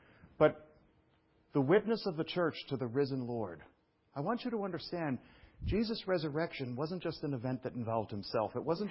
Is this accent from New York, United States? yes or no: yes; Brooklyn, New York, United States; It's a big, fat, dysfunctional family that looks like something resembling what I grew up with in Brooklyn.